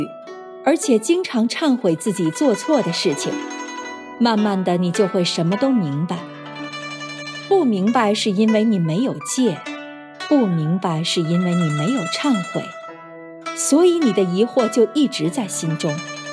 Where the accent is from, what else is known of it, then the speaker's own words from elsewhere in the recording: China; 我们中国人经常讲一句话